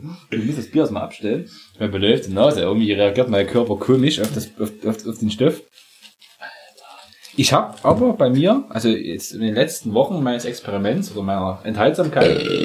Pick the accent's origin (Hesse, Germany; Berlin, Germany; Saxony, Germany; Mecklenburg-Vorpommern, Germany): Saxony, Germany; wir kommen aus der Zone aus Sachsen.